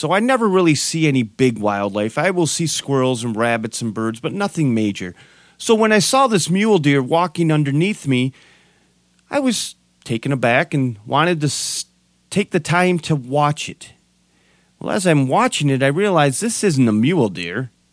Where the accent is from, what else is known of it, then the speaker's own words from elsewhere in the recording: Colorado, United States; But just know … I'm from Colorado